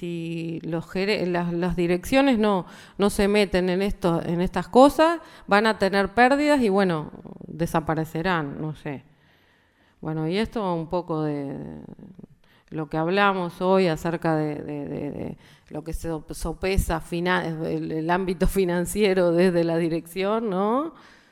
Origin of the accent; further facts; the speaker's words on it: Uruguay; en qué lugar nos encontramos como profesionales uruguayos trabajando